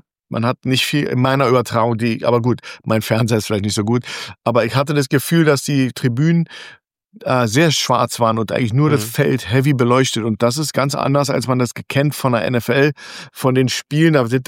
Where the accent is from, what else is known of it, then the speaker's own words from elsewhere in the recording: Berlin, Germany; Also als Berliner muss man sagen